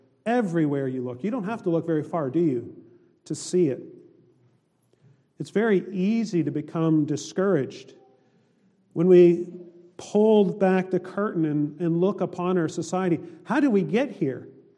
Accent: Canada; now in United States; maybe this may come as a surprise to some of you, but I'm from Canada.

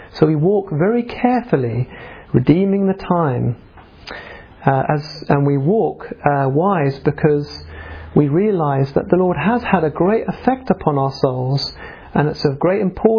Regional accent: Fish Hoek, Western Cape, South Africa; And I remember growing up in South Africa in Fishhoek

